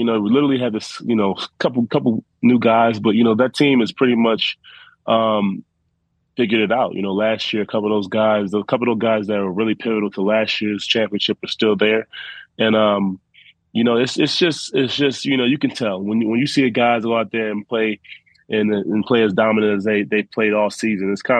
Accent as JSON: {"language": "English", "town": "Baltimore", "region": "Maryland", "country": "United States", "said": "Nah, I'm from Baltimore, so I'm an Orioles fan."}